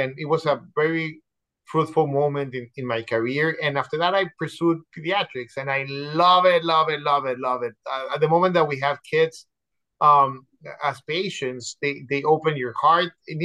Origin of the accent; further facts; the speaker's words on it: Mexico City, Mexico; moved away as an adult; Born and raised in Mexico City, was there until I was probably like 20-something years old.